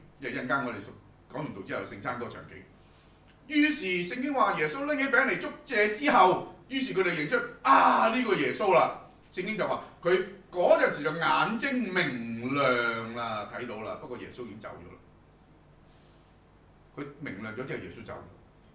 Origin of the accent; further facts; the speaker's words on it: Hong Kong; 其實我哋香港人最常見嘅情況就係咩？太忙咯